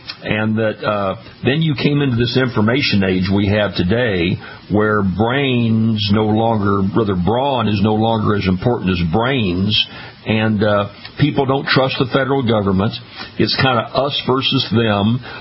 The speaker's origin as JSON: {"language": "English", "region": "Louisiana", "country": "United States", "tie": "born or raised there", "said": "several locations in Louisiana, my home state, more in the northern part of the state."}